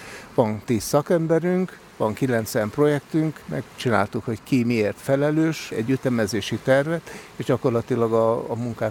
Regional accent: Sátoraljaújhely, Borsod-Abaúj-Zemplén, Hungary; Én Sátorajóújhelyen születtem, és a tanulmányaimat is Sátorajóújhelyben és Sárospatakon végeztem.

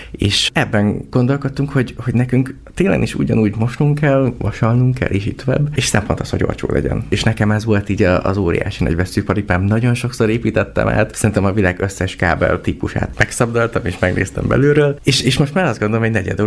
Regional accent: Debrecen, Hajdú-Bihar, Hungary; Én is egy akkor 26 éves debreceni panelgyerek voltam, aki bár Józsán nőttem fel

